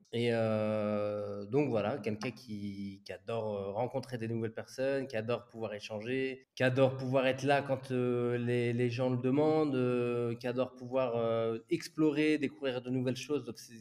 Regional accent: France; moved away as an adult; also born or lived in Dubai, United Arab Emirates; now in Switzerland; Moi, mes deux parents sont marocains. Je suis né en France. J'ai passé 21 ans en France. Ensuite, j'ai passé 3 ans au Moyen-Orient, à Dubaï. Et ensuite, là, ça fait bientôt 9 ans que je suis en Suisse.

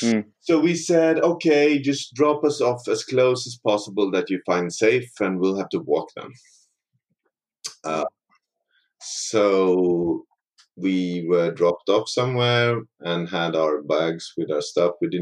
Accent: Sweden; So we were like, yeah, no, we're from Sweden.

